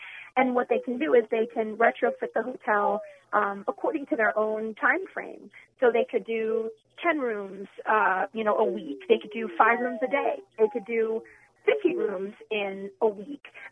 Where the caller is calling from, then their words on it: Virginia, United States; Although I'm calling from Virginia